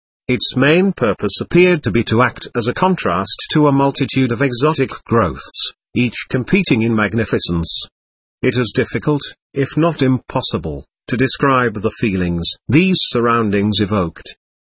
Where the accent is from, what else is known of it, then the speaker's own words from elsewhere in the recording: Settrop, Germany; the open countryside near my hometown in Germany, a small village called Settrop.